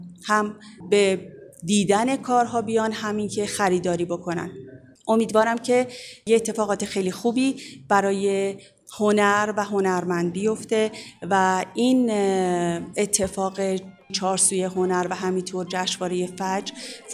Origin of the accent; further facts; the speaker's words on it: Isfahan, Iran; مدیر گالری دیبا از اصفهان هستم.